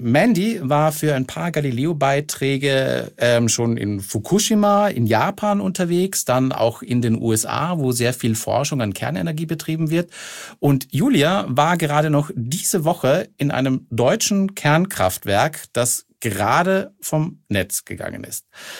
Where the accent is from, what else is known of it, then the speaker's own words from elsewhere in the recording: Austria; ich komme aus Österreich.